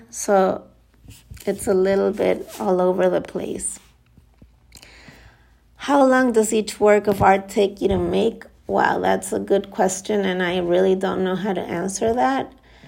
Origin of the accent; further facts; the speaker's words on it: Chile; now in New York City, United States; I am originally from Chile, South America, and I'm not used to that.